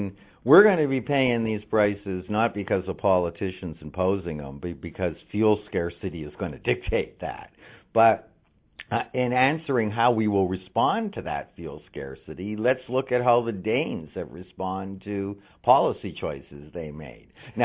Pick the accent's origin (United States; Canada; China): Canada; Toronto, Ontario; Now, in Toronto, my hometown, the new mayor couldn't even live with a $65 tax on car ownership